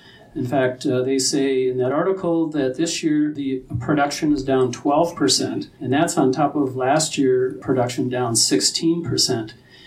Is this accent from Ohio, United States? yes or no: no; Missoula, Montana, United States; I'm from Missoula